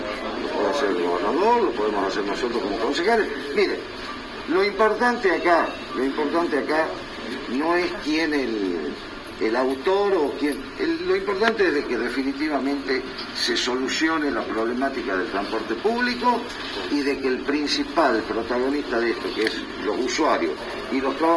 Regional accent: Tucumán, Argentina; Nosotros como tucumanos

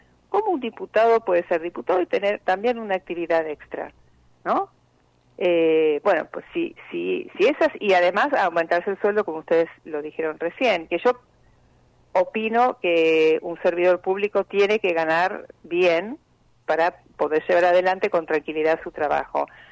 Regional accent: Uruguay; also born or lived in United States; now in Argentina; Sí, soy ciudadana uruguaya, soy ciudadana argentina, viví en Estados Unidos.

